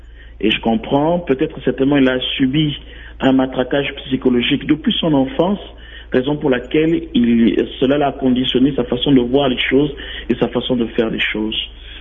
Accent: DR Congo; qui font la fierté de notre pays en tant que Congolais

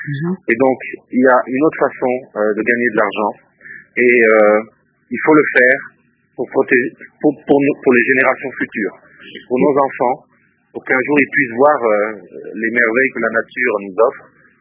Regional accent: France; Moi, je suis français.

